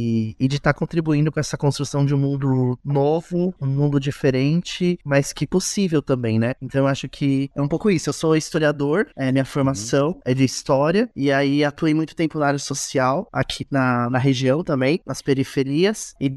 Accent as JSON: {"language": "Portuguese", "region": "São Paulo", "country": "Brazil", "said": "Eu sou daqui da Zona Leste de São Paulo, conhecido como Região Belém"}